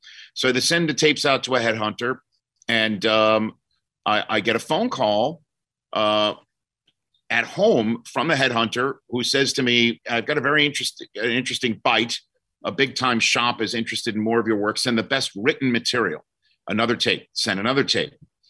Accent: New York City, New York, United States; because I'm from New York City and they lived in New Jersey and my brother was in Southern California.

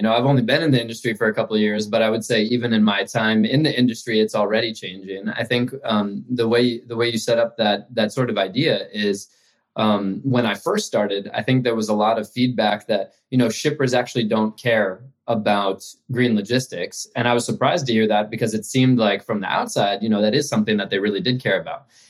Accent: New York City, New York, United States; I grew up in Manhattan in New York City.

